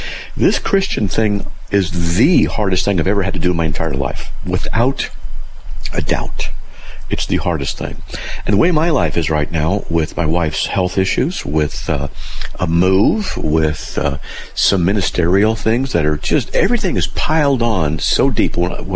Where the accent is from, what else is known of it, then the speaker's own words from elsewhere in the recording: California, United States; now in Idaho, United States; Let me tell you, I'm from Southern California.